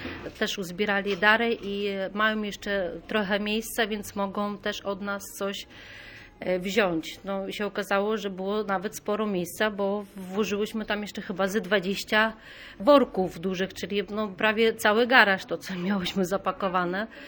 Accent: Lviv, Lviv Oblast, Ukraine; now in Poland; Ja akurat jestem z Lwowa, mam rodzinę we Lwowie. No, moja rodzina siedzi we Lwowie, nie chcą wyjeżdżać.

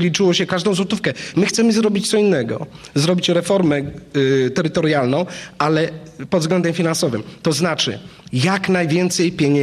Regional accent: Słupsk, Pomeranian Voivodeship, Poland; ja jestem co prawda ze Słupska, ale wielu ludzi w Bytowie mnie zna, ja tu bardzo często jestem

